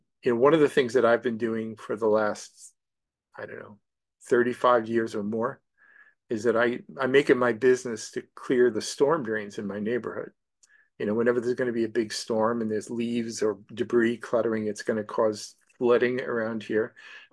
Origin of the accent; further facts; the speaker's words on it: Astoria, New York, United States; also born or lived in Whitestone, New York; I come from originally from New York and Astoria